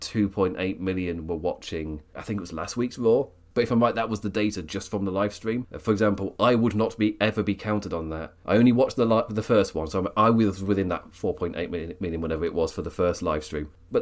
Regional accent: England, United Kingdom; I watched the edited version because I am English.

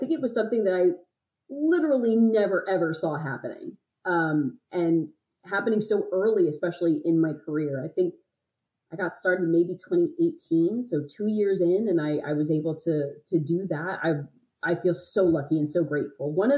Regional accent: Philadelphia, Pennsylvania, United States; also born or lived in New England / Los Angeles; I lived in New England for college. I lived in LA. Born and raised in Philadelphia. So I've been on both coasts.

